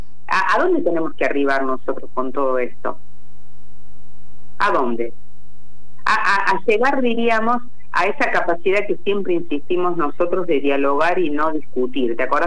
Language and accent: Spanish; Argentina; nosotros en realidad creemos, y más si somos argentinos, que lo sabemos todo y que lo vemos todo